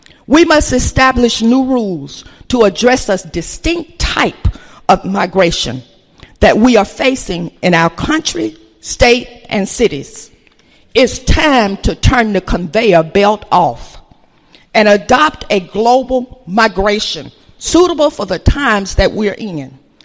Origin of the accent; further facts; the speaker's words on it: United States; I am ADOS, American Descendants of Slaves. I am a Black American, and I am an American.